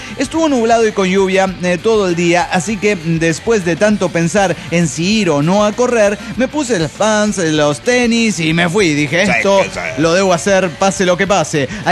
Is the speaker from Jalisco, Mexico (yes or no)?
no; Teloloapan, Guerrero, Mexico; born there; yo nací en Telolhuapan, Guerrero.